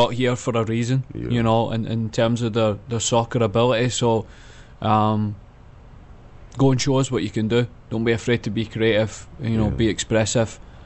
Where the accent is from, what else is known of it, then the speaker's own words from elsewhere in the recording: Falkirk, Scotland, United Kingdom; I'm from Scotland. Okay. Little town called Falkirk, which is right in the middle of the country. Yeah. We got Glasgow to the left, and then Edinburgh to the right. So we're about 30 minutes between each one.